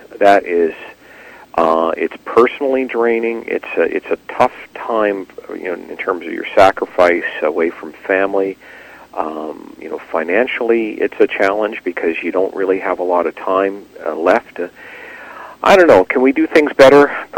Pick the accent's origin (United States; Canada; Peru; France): Canada; Vancouver, British Columbia; I've lived all over the city. I grew up in the Killarney area. I've lived in the West Side. I lived in Douglas Park, where I owned my first home, a townhome with my wife. We moved into Fraser, Fraser Street neighborhood